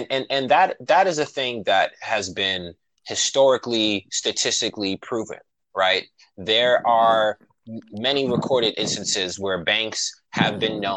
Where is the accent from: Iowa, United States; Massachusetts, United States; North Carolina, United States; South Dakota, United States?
Massachusetts, United States; Boston; Yeah, I grew up in the Bury, right in Mission Hill, off of Parker Street. I spent some years on Hillside, French Terrace, all over.